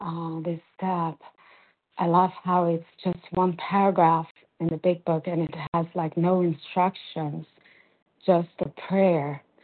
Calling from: Brazil; And I'm calling from Brazil.

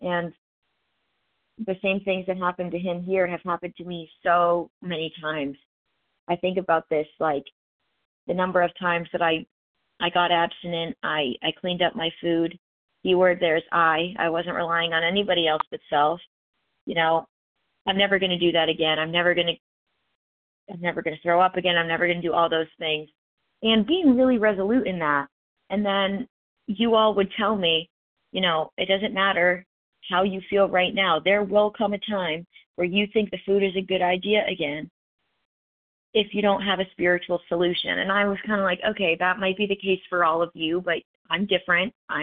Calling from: Tennessee, United States; I'm calling in from East Tennessee.

